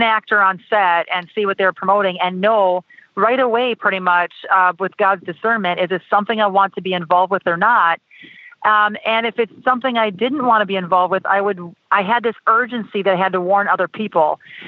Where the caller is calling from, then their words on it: Tennessee, United States; Well, today I'm calling in from just north of Nashville, Tennessee here